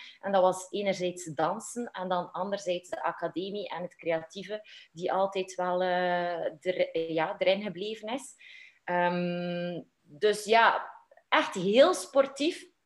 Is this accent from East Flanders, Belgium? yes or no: no; Kortrijk, West Flanders, Belgium; now in Waregem, Belgium; ik ben een doodgewoon meisje, geboren en getogen in Kortrijk. En ondertussen woon ik al 6 jaar in Waregem.